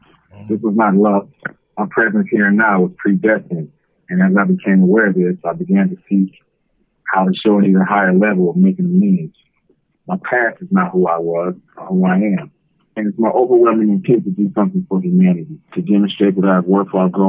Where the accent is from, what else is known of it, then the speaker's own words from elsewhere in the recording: Oakland, California, United States; now in Ione, United States; I'm from West Oakland, California. I've been incarcerated since I was 19, January 1986.